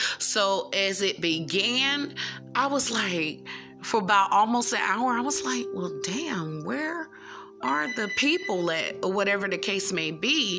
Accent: Raleigh, North Carolina, United States; because I'm from Raleigh, North Carolina, and down that way, it's like, it was nothing but woods

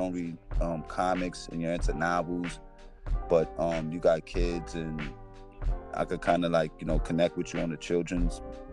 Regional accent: New York, United States; Well, I'm from the Bronx, New York. My mom had 11 kids. I'm the youngest boy.

